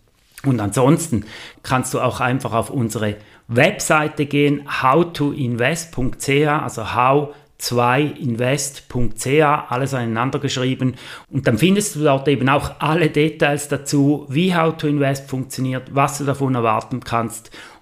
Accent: Switzerland; dass eben diese Teuerung auch bei uns in der Schweiz tatsächlich Realität ist.

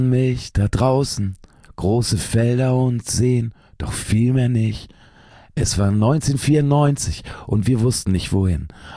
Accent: Lower Saxony, Germany; ich spiele manchmal ja Konzerte in meiner alten Heimat. Braunschweig ist die nächstgrößere Stadt, so, die liegt so zwischen Berlin und Hannover.

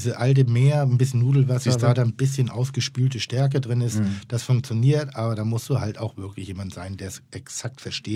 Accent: Pinneberg, Schleswig-Holstein, Germany; Ich nehme immer Butter, ich bin aus Pinneberg.

